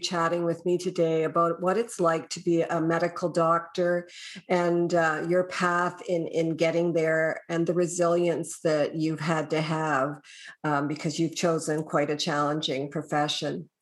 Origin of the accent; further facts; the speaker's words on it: Ontario, Canada; I'm a Canadian in Ontario, Canada.